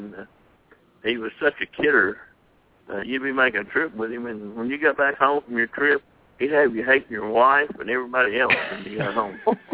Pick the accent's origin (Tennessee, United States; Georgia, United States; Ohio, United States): Tennessee, United States; Dyersburg; Yes, I did. I grew up in Dyersburg.